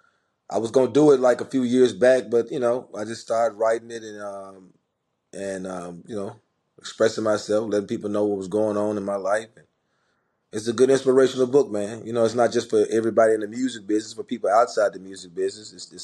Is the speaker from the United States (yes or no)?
yes; Memphis, Tennessee, United States; and you know, growing up in Memphis.